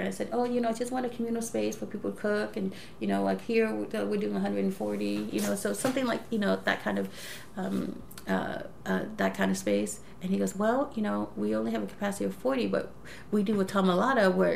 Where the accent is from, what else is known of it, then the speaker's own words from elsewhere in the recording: Los Angeles, California, United States; You know, like, L.A., obviously, my hometown, you know?